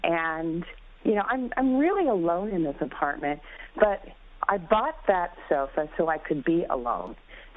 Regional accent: Seattle, Washington, United States; now in New York, United States; So I'm from Seattle, and, you know, I really love New York for a few reasons.

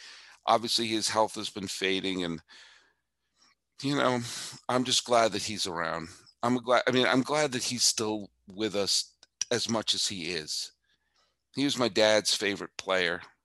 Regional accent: Massachusetts, United States; Growing up in Massachusetts, would I be a diehard Braves fan?

